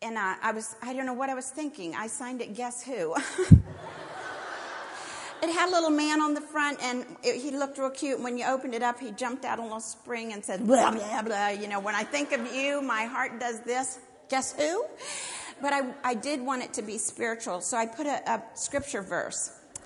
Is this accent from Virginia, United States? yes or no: no; Washington, District of Columbia, United States; accent: southern; me I have a southern accent, but I have a hard time hearing it because I don't hear it at all. But I was raised in Washington, D.C.